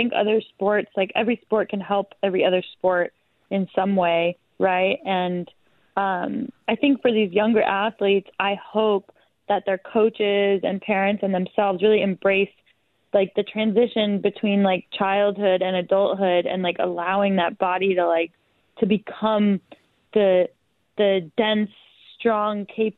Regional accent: United States; So I'm Greek American by birth, and I had the honor of competing in the Olympics for Team Greece

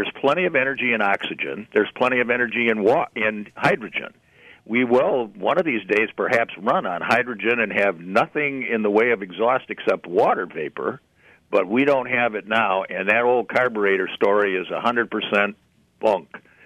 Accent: Detroit, Michigan, United States; now in White Lake, United States; I would just say, I grew up in Detroit. I'm pushing 70 now.

